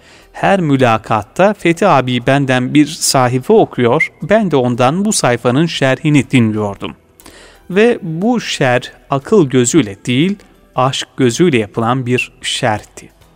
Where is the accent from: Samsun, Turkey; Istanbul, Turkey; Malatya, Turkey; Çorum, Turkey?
Istanbul, Turkey; born there; 1942'de İstanbul'da Beyazıt'ta dünyaya gelmişim. Aile muhitim genel anlamıyla İslam kültürünü ve tatbikatını taşımakta, sanata ve dünyaya açık bir boyutu da haiz bulunmaktaydı.